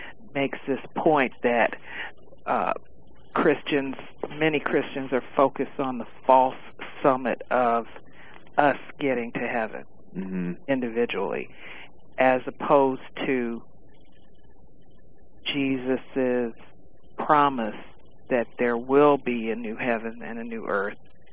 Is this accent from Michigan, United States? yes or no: yes; Detroit, Michigan, United States; You know, I'm from Detroit originally.